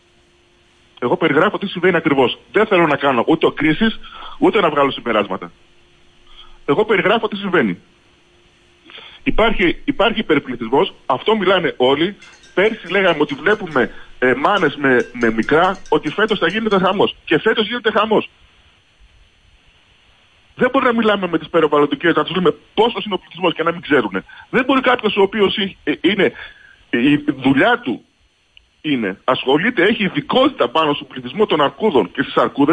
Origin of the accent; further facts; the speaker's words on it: Pefko, Greece; Εγώ πηγαίνω στο χωριό, στο χωριό μου, στο Πέφκο, γιατί είναι καταγωγή μου από εκεί πέρα, σχεδόν 50 χρόνια.